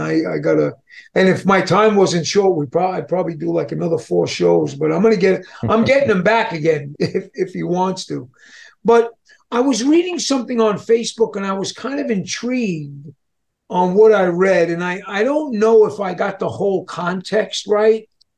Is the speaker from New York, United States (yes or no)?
yes; New York, United States; So Pastor Stephen, I'm from New York.